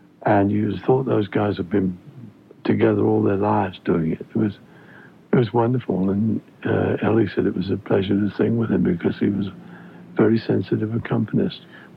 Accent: London, United Kingdom; accent: Cockney; Believe me, I'm from the Cockney part of England.

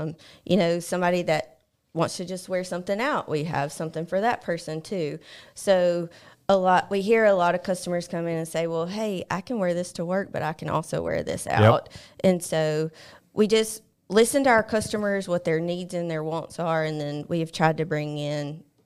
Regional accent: Childersburg, Alabama, United States; I grew up in Childersburg. … I'm from Childersburg, grew up there

